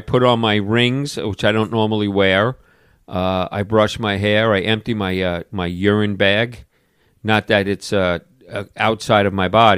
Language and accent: English; New York, United States; I was a New York City cop for 12 years. I was raised in Long Island.